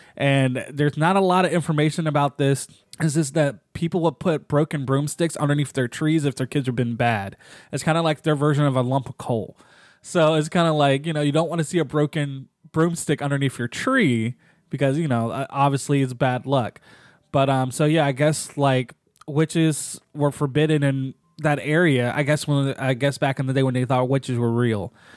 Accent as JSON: {"language": "English", "country": "Japan", "said": "So some of you know I'm from Japan."}